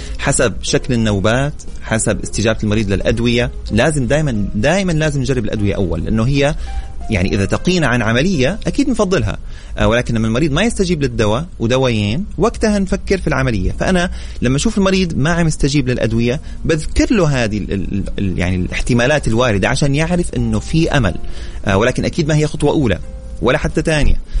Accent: Saudi Arabia; هذا موضوع مو بس عندنا في السعوديه ولا في العالم العربي

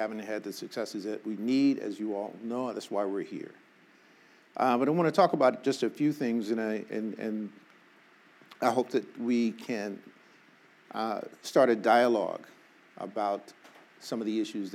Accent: Arkansas, United States; born there; I was born in Arkansas

